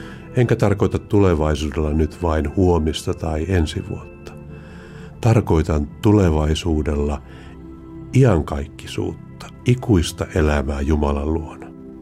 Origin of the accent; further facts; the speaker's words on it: Karunki, Lapland, Finland; Oulun hiippakunnan piispa. Palaan muistoissani lapsuuteni kotiseurakunnan Torniojokilaaksossa sijaitsevan Karungin kirkkomaalle.